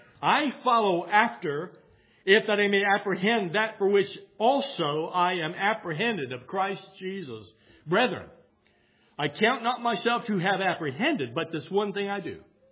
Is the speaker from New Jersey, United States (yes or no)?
no; Missouri, United States; I'm from Missouri. I'm used to saying it. I like it.